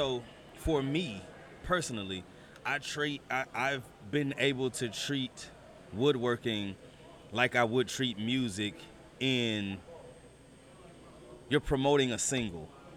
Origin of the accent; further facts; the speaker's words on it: Texas, United States; And I'm from Texas, so I'm always carrying.